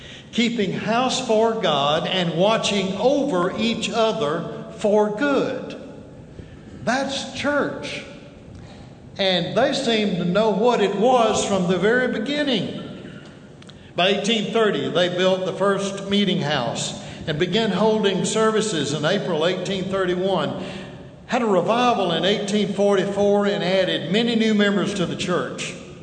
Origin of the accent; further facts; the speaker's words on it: Hogansville, Georgia, United States; also born or lived in Newnan; But I was born here in Newnan. And in my first year, or before my first birthday, my parents moved to Hogansville. And there I grew up, and I've been in and out of Newnan all my life.